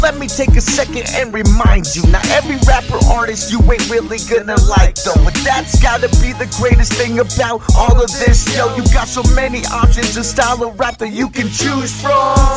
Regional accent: Colorado, United States; I'm a rapper from Colorado.

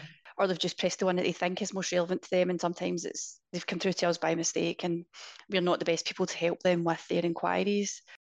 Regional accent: Scotland, United Kingdom; And as you can tell, I'm Scottish.

